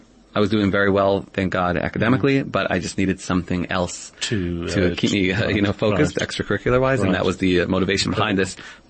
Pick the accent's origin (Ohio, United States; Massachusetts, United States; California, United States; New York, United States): New York, United States; Monsey; I grew up in Muncie, New York, which is a beautiful mountainous area about an hour away from New York City.